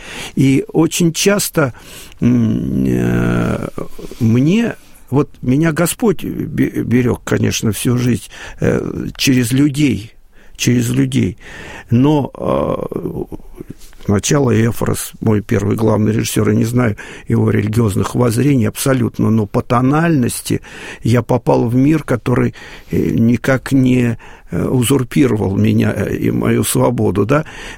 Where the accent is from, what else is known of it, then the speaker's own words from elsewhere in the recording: Moscow, Russia; Но я родился у Рижского вокзала и с детства слышал гудки паровозов и звон колокольный нашего храма, который там рядом стоит, рядом с нашим двором.